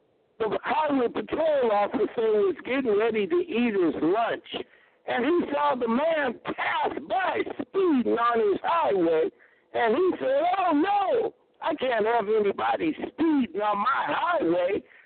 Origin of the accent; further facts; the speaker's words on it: Los Angeles, California, United States; now in Las Vegas, United States; I keep saying the Kings because I'm from Los Angeles